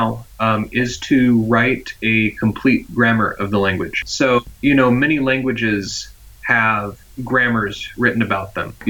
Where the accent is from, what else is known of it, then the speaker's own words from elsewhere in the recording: Fresno, California, United States; I grew up in Fresno, California, in the United States. So I grew up, Hmong people were in the community, very large population.